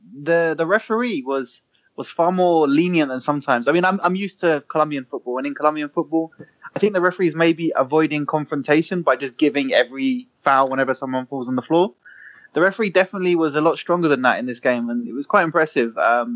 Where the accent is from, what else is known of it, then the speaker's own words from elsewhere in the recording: England, United Kingdom; And again, as an Englishman and from a European context, you know, I was pleased in that sense that they weren't getting them.